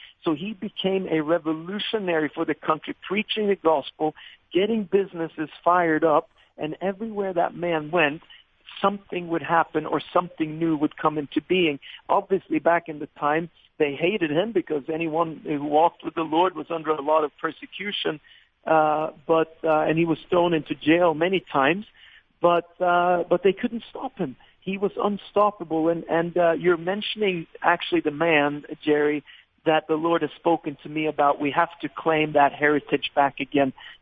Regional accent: Norway; I grew up in Norway. I spent all my years here. And then I went to America

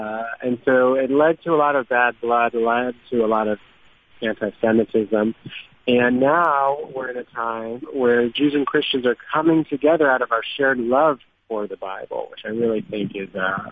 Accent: Ohio, United States; Well, I grew up in Ohio, United States, and I grew up in a Jewish community

